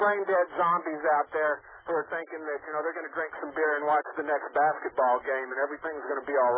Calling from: Lake City, Texas, United States; I'm calling you from Lake City, Texas.

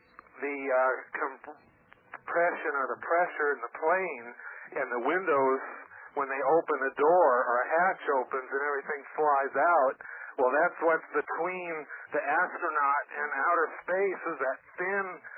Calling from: California, United States; I'm calling from California.

